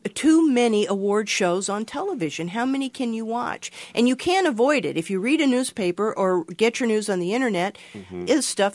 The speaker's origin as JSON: {"language": "English", "region": "Missouri", "country": "United States", "said": "I'm from KCUR, and I do, I'm from Missouri"}